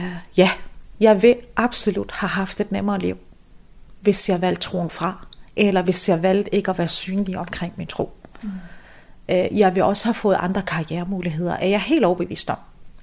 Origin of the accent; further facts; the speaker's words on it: Region of Southern Denmark, Denmark; jeg er dansker, jeg er sønderjyd, jeg har arabiske aner, palæstinenser oprindelse. Jeg er bare mig. Nu bor jeg jo i Midtjylland